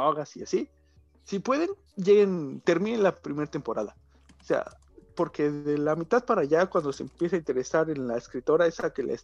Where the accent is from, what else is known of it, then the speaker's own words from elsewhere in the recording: Mexico; pues nosotros como mexicanos